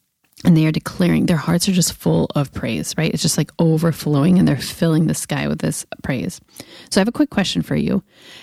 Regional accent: California, United States; I'm from California, so I like the beach.

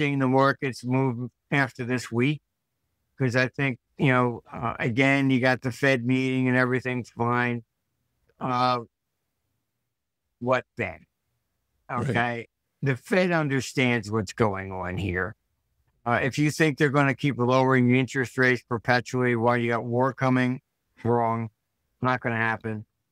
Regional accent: Philadelphia, Pennsylvania, United States; And, look, I grew up in the Philadelphia area.

